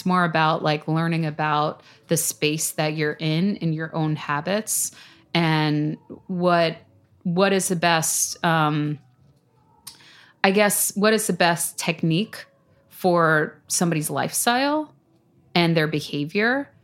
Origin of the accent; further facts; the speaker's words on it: New York City, New York, United States; because I grew up in Staten Island